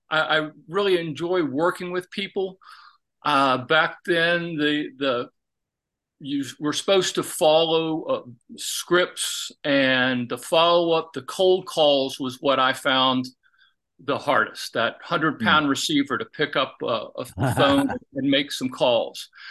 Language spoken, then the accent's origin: English; Charlottesville, Virginia, United States; I grew up here in Charlottesville, Virginia, where University of Virginia is